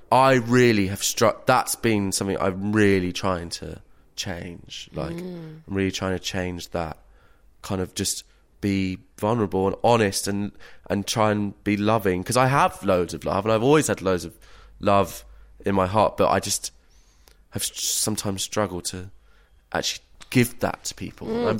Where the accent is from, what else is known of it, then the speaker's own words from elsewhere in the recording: England, United Kingdom; I think as a English middle class man, which I always struggle to define myself as, I still feel like a boy.